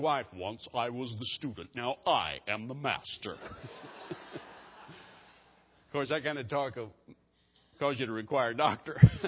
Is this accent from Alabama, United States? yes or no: yes; Mobile, Alabama, United States; I'm from Mobile, Alabama.